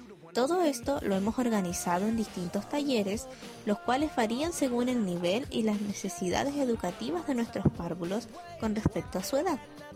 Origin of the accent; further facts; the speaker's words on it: La Serena, Coquimbo, Chile; En estos momentos me encuentro en La Serena, que es mi ciudad natal